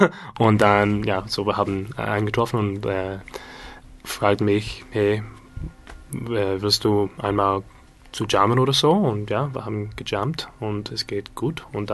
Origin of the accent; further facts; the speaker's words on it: Scotland, United Kingdom; German is a second language; ich komme aus Schottland. Ich sage das immer. Und ja, ich bin 27 Jahre alt